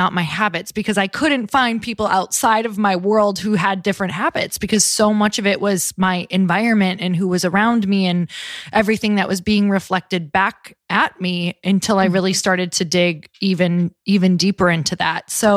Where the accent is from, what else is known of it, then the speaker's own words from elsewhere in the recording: Midwest, United States; I let you know that I'm from the Midwest.